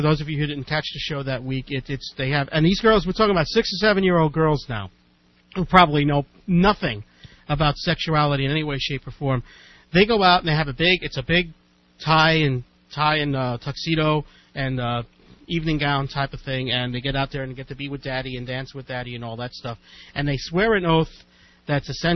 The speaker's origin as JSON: {"language": "English", "town": "Brooklyn", "region": "New York", "country": "United States", "tie": "born or raised there", "said": "I grew up in Brooklyn, mm-hmm. and we talked about sports all the time mm-hmm. in Brooklyn"}